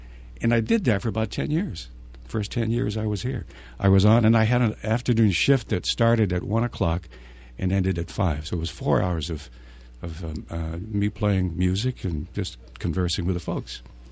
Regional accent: Massachusetts, United States; I grew up in Mass, about 18 miles south of Boston, down toward the Cape, down around the Plymouth area.

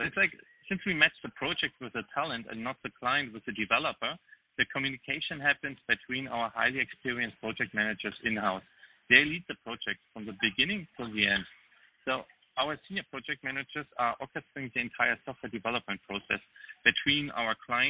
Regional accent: Germany; English is a second language; except that he's from Argentina and I'm from Germany.

